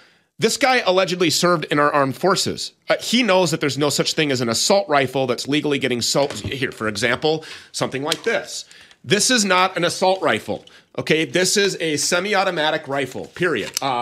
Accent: Minnesota, United States; Now here in my home state of Minnesota

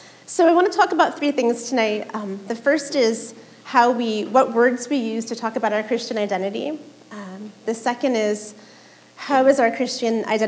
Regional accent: Fort Wayne, Indiana, United States; moved away as an adult; now in Seattle, United States; I live in Seattle. I'm from Indiana, and we moved out 18 years ago.

